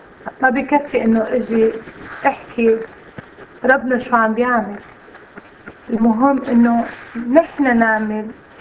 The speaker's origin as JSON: {"language": "Arabic", "country": "Syria", "said": "من مواليد 1964، من سوريا. أنا من طائفة الروم الكاثوليك،"}